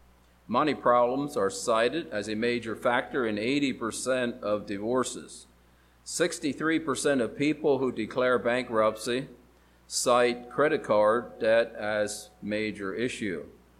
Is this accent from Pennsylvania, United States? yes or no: yes; Pennsylvania, United States; Yeah, we're from Pennsylvania, so that's good enough.